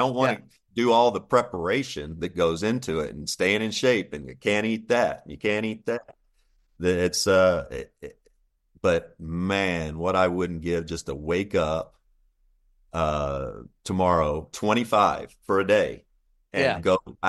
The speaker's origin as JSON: {"language": "English", "town": "Frankfort", "region": "Kentucky", "country": "United States", "tie": "born or raised there", "said": "I grew up in Kentucky during the Reagan Just Say No. I did a fifth grade, Frankfort, Kentucky."}